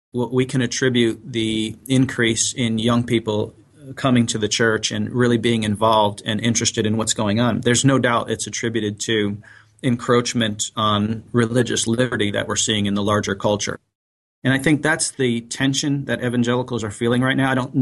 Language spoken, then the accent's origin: English; Shelby, North Carolina, United States; I'm from Shelby, North Carolina, 45 years of age